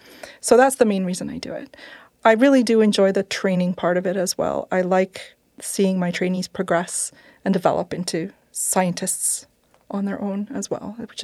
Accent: Canada; also born or lived in United States; So I'm Canadian, and we were living in the United States for a long time, and we really wanted to come back to Canada.

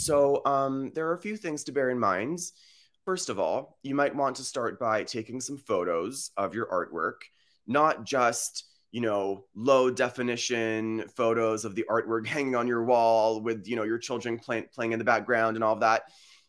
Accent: United States; also born or lived in France; now in London, United Kingdom; contrary to my accent, I'm French. I grew up in the States.

